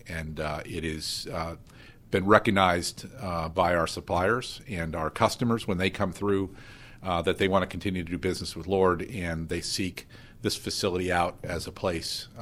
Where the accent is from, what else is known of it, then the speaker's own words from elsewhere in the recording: Erie, Pennsylvania, United States; I was born and raised in Erie, as I said.